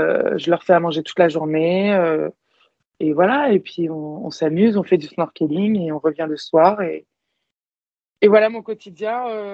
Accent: Brittany, France; Moi, je viens de Bretagne, on n'est pas enfermé en Bretagne en plein hiver où il fait froid

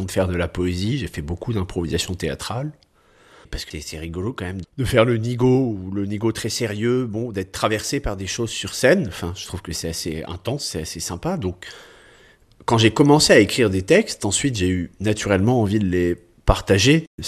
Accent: Saint-Julien-en-Genevois, Auvergne-Rhône-Alpes, France; born there; also born or lived in Nice / Bordeaux / Biarritz; je suis né à Saint-Julien-en-Genevois, il est vrai, mais en fait j'ai jamais habité là-bas. J'ai habité beaucoup à Nice, puis à Bordeaux, puis à Biarritz, puis un peu dans plusieurs endroits.

